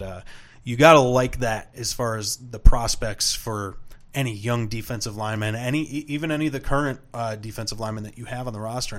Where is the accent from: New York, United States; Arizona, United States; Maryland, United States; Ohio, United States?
New York, United States; Rochester; Hey, I'm from Rochester, man. Blue-collar, Rust Belt, those are my people.